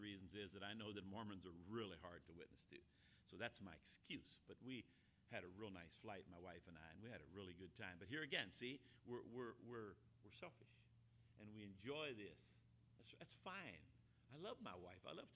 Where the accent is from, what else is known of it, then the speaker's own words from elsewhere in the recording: Hawaii, United States; How do you know I'm from Hawaii?